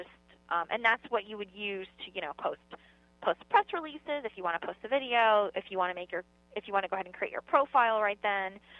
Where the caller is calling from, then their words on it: Orlando, Florida, United States; We're actually in Orlando.